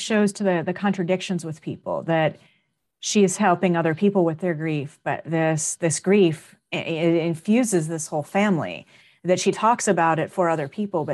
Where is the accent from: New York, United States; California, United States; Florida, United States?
Florida, United States; Miami; So I was born in South Florida and Miami, and lived, you know, lived everywhere from urban areas to very rural areas.